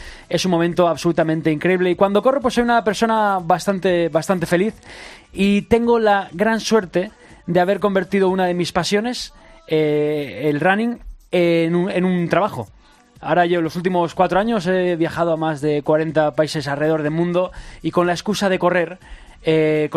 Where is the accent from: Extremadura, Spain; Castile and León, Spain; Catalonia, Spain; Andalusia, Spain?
Catalonia, Spain; Barcelona; now in Madrid, Spain; Y cuando me mudé a Madrid para trabajar, para hacer televisión, pues yo, que soy de Barcelona